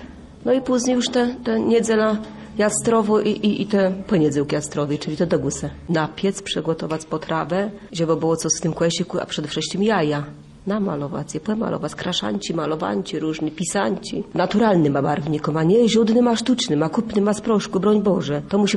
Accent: Pomeranian Voivodeship, Poland; Musimy. Nie ma loni łede u nas na Kaszabach.

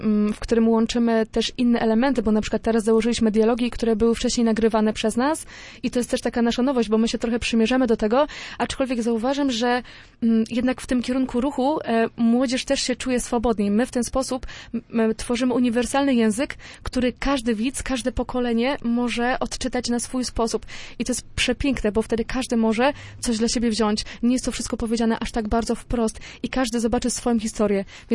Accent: Pomeranian Voivodeship, Poland; bo jestem przecież też Kaszubką, a my mieszkamy na terenach Kaszub.

